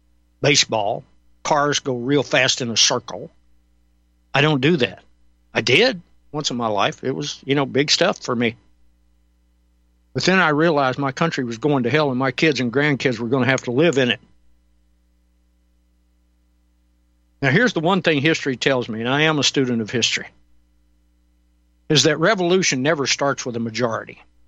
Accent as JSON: {"language": "English", "region": "Georgia", "country": "United States", "said": "How many people I know right here in my home state of Georgia"}